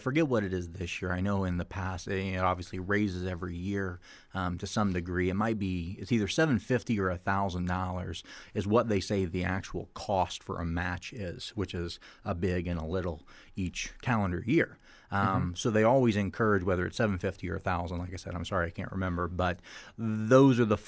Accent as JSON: {"language": "English", "town": "Scottsburg", "region": "Indiana", "country": "United States", "tie": "born or raised there", "said": "Dating back to being in my hometown of Scottsburg, Indiana."}